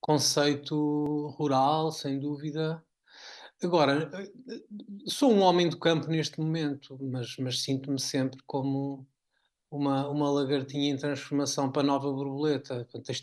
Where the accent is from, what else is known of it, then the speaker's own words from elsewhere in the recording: Praia da Barra, Aveiro, Portugal; eu que cresci, nasci na Praia da Barra, junto ao mar, portanto, com aquela marca do Mar Atlântico, sempre vivi muito perto do mar.